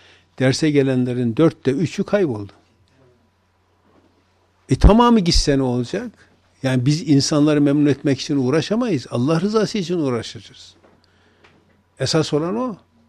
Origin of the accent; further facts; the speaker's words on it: Erzurum, Turkey; Çünkü bizim Erzurum'da tarikat yoktu eskiden. Bizim kazamızda hiç yok. Bizim köyümüzde de sadece dalga geçerler tarikatçılarla.